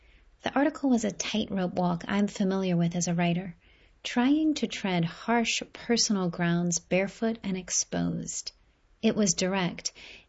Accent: Columbus, Ohio, United States; My family elides my sexuality during my annual visit back to my hometown of Columbus, Ohio.

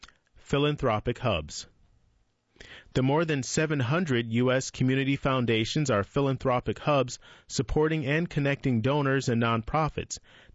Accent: St. Gallen, Switzerland; Born and raised. I am from St. Gallen, Switzerland, which is situated in the northeast and close to the German border.

